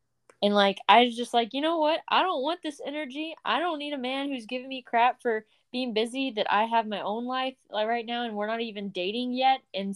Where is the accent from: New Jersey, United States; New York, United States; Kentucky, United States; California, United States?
Kentucky, United States; We see that we get a lot of viewers from Kentucky. We love that since we're from Kentucky.